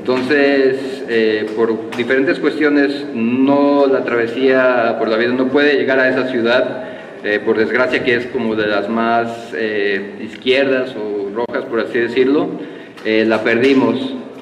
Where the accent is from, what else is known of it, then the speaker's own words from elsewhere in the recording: Mexico; somos de México.